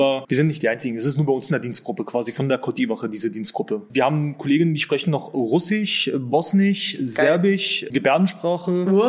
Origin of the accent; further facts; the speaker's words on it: Lebanon; Auch aus dem Libanon.